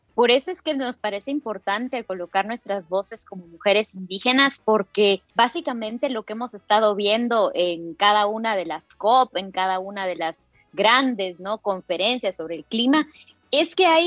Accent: Totonicapán, Guatemala; soy maya quiché de Totonicapán en Guatemala

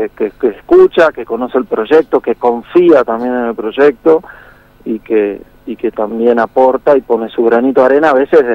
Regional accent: Argentina; te lo digo como argentino

